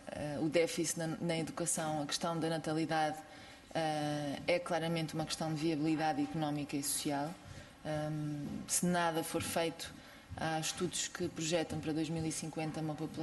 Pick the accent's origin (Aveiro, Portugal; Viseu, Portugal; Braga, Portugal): Braga, Portugal; a Sra. Deputada Clara Marques Mendes e eu somos de Braga